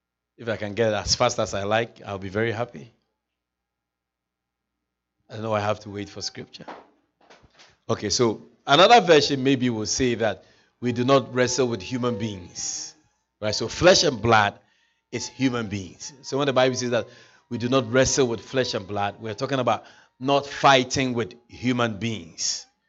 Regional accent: Ghana; growing up in West Africa, Ghana and all this, you hear all kinds of stories.

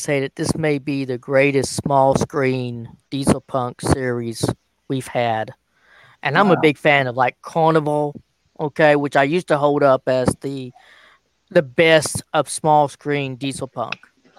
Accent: Texas, United States; I would say growing up in Texas, as I have

